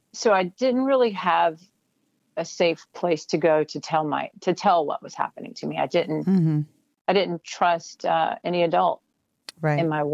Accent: Greer, South Carolina, United States; Well, so growing up in Greer, South Carolina, you know, there's this highway that connects Greenville to Spartanburg, and Greer's kind of right in the middle of it.

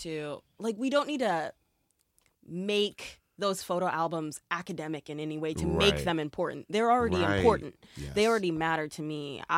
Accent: Eugene, Oregon, United States; So I was born in Eugene, Oregon. I lived there until I moved to Portland for college.

